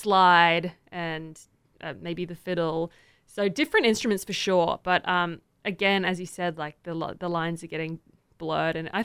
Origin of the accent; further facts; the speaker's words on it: Brisbane, Queensland, Australia; So I'm from Brisbane, Australia, which is the east coast of Australia.